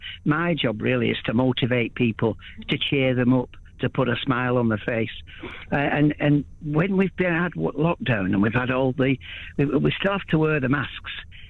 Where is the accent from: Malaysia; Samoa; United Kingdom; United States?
United Kingdom; Wigan, North West England; Now, I come from Wigan, so I say cur.